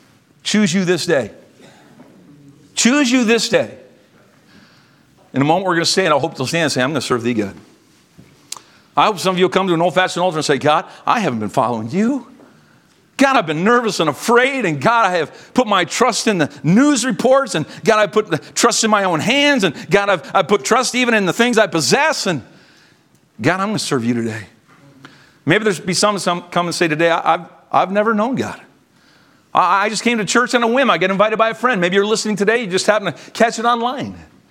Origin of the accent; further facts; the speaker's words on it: Canada; And today I would challenge you as Americans, as a Canadian neighbor, as a friend of your nation.